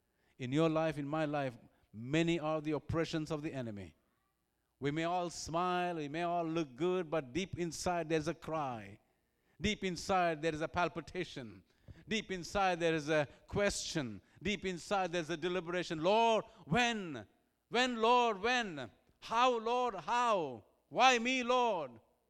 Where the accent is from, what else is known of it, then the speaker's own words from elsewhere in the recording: India; now in United Kingdom; I come from India, originally born, and been a missionary in the United Kingdom for a long time.